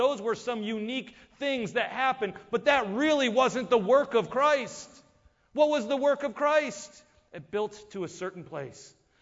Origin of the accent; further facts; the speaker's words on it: Buffalo, New York, United States; Growing up in Buffalo, I know Niagara Falls a lot.